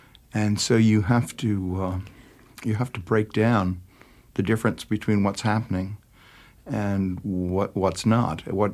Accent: New York, United States; If I grew up in New York, then authenticity must be in San Francisco.

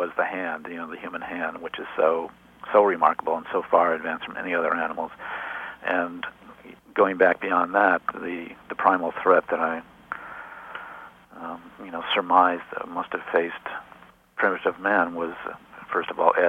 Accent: Cleveland, Ohio, United States; Cleveland, Ohio. It wasn't like I was living out in the middle of a holy roller territory.

